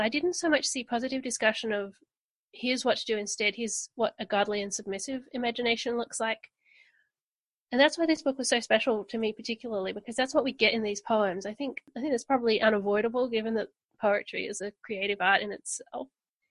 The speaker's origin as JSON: {"language": "English", "country": "Australia", "said": "Sure. I'm from Australia."}